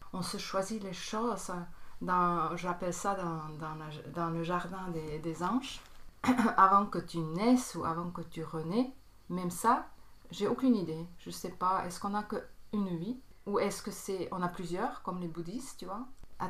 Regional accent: Bern, Switzerland; j'ai 58 ans. Je viens de Berne, c'est en Suisse. J'ai grandi aussi à Berne.

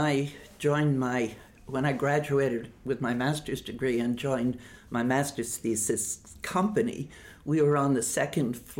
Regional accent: Ozone Park, New York, United States; Well, my father was a self-made engineer, and I grew up in Ozone Park, and our family had no money.

